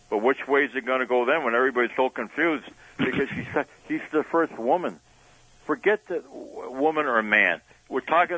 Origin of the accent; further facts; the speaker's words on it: United States; I can't support either one because I'm an American first.